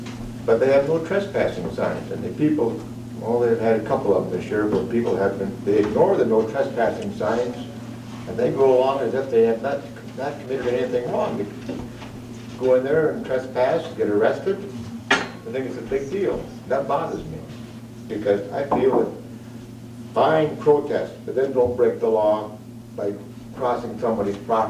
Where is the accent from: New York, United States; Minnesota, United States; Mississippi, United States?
Minnesota, United States; I don't have anything against protest, that's fine, but I'm from Minnesota.